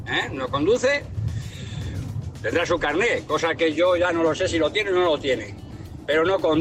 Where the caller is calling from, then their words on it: Madrid, Community of Madrid, Spain; de Madrid.